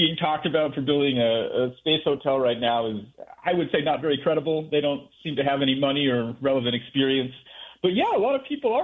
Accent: New Hampshire, United States; like I grew up in New Hampshire. In Mount Washington is the tallest mountain on the East Coast

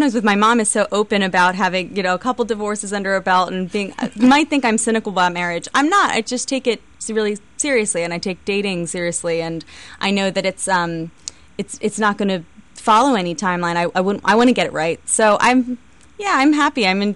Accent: Philadelphia, Pennsylvania, United States; now in New York, United States; so I'm still a Philadelphian, but I always wanted to try my hand there

